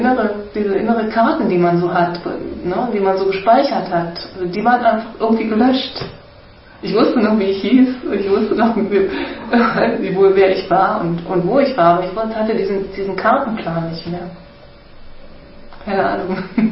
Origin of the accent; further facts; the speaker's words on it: Cologne, North Rhine-Westphalia, Germany; born there; Ich bin in Köln geboren, ich kenne mich da super gut aus.